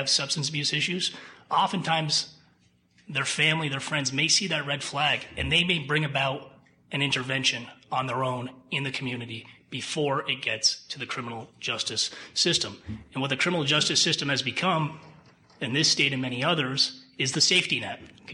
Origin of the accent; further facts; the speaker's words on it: Burlington, Vermont, United States; Personally, I grew up in Burlington. This was my community.